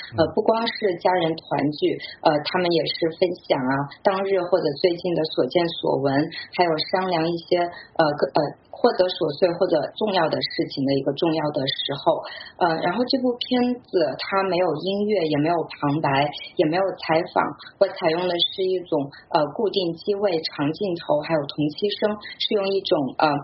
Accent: Wuhan, Hubei, China; 比如说像我是来自武汉，和我去住的特别近

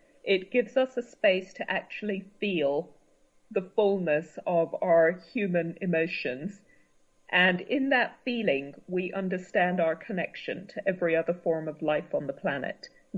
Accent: Kenya; now in Oakland, United States; Well, I divide my time between Kenya, my home country, and Oakland, California.

